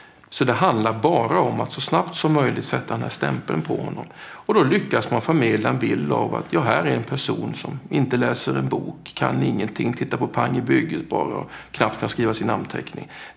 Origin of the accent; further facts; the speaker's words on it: Småland, Sweden; Jag kom från Småland.